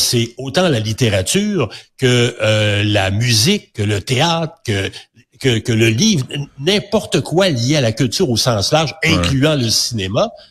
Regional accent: Quebec, Canada; Donc, il n'y a pas un star system chez nous au Québec de la même façon.

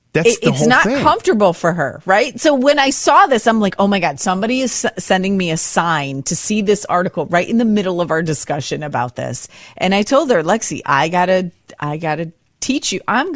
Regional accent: United States; I will be the very first to raise my hand and admit that I am total American where I do the complete opposite.

